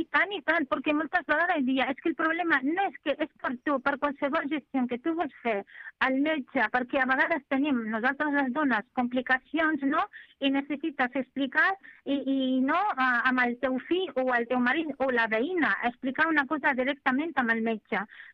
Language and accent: Catalan; Tangier, Tanger-Tetouan-Al Hoceima, Morocco; now in Spain; jo soc de Tànger, i Tànger hi ha moltes, el tema tèxtil, fàbriques, tot, i moltes dones ja treballen.